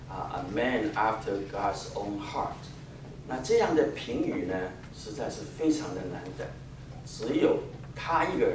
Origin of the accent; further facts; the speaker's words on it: Guangdong, China; accent: Cantonese; 我们广东话是拉仔呀，拉心肝呢